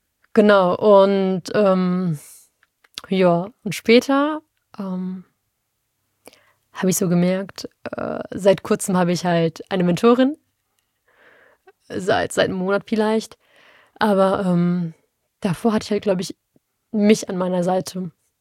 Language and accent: German; Duisburg, North Rhine-Westphalia, Germany; ja, ich komme aus Marxloh